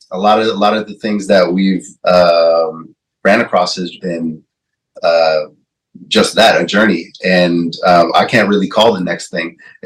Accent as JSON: {"language": "English", "town": "Santa Monica", "region": "California", "country": "United States", "tie": "born or raised there", "said": "I grew up in Santa Monica, like West Side, towards the beach area."}